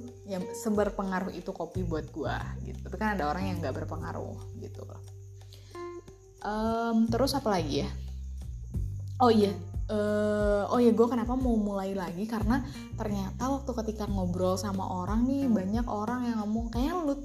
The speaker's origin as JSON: {"language": "Indonesian", "town": "Bandung", "region": "West Java", "country": "Indonesia", "said": "gue dari Bandung."}